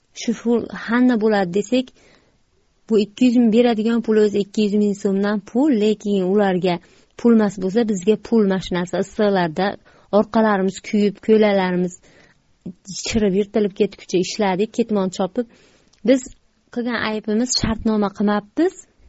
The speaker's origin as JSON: {"language": "Uzbek", "town": "Izboskan", "region": "Andijan Region", "country": "Uzbekistan", "said": "Men Andijon viloyati Izboskanlikman, Paytaxt shahridanman."}